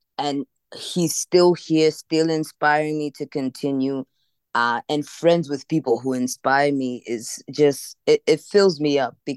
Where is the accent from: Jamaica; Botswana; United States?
Botswana; also born or lived in Zambia; I was born in Zambia, raised in Botswana, and sort of raised between the two countries, their neighboring countries.